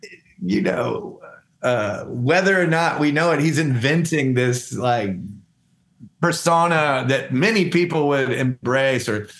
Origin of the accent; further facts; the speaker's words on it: Atlanta, Georgia, United States; And growing up in Atlanta, people in Atlanta would say, you can't get to it unless you go through it.